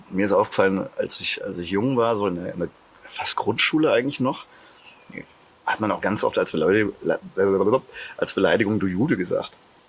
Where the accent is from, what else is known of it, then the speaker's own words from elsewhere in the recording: Stützerbach, Thuringia, Germany; Da kommen wir aus Stützerbach, so 2000 Menschen haben da mal früh gewohnt. Heute sind es vielleicht noch 200.